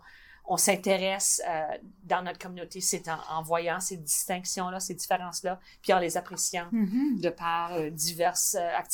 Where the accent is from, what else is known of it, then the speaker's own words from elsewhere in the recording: Manitoba, Canada; je suis franco-manitobaine, que je suis de souche, je suis d'ici. Mm-hmm. J'ai appris le français en premier, j'ai appris l'anglais en second